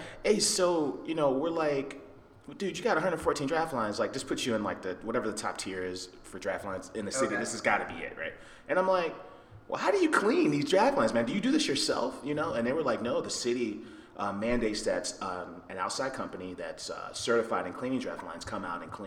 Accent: Latrobe, Pennsylvania, United States; I'm from Latrobe, Wisconsin.

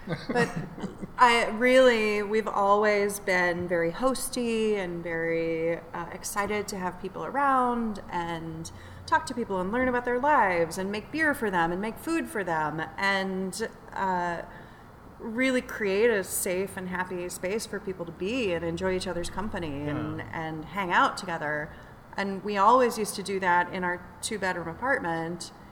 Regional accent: Kansas, United States; We're both from Kansas.

